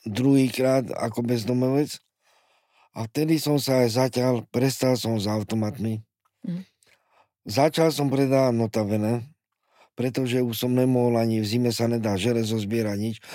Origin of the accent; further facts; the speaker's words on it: Rusovce, Bratislava Region, Slovakia; now in Bratislava, Slovakia; ja som sa po dospelosti osamostatnil a odišiel som z Rusoviec do Bratislavy.